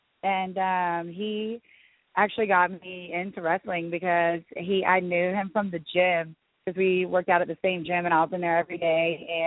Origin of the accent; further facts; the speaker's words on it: Atlanta, Georgia, United States; now in New Orleans, United States; because I live in New Orleans and I'm from Atlanta.